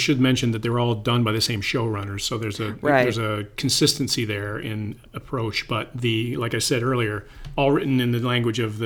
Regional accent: Canada; I'm Canadian.

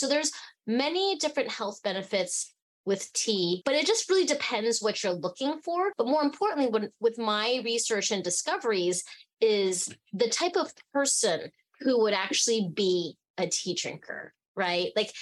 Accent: Fairbanks, Alaska, United States; also born or lived in Hong Kong; so I was born in Hong Kong and I grew up in Fairbanks, Alaska. I wasn't surrounded by a lot of Asian people.

